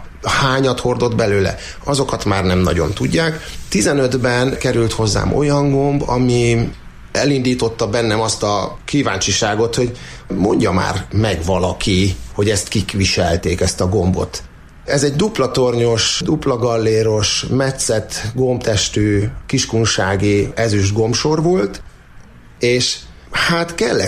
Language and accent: Hungarian; Borsod-Abaúj-Zemplén, Hungary; mivel mi is itt nőttünk föl Borsod megyében, én is ugye a falusi közegben rengeteg olyan nótát megtanultam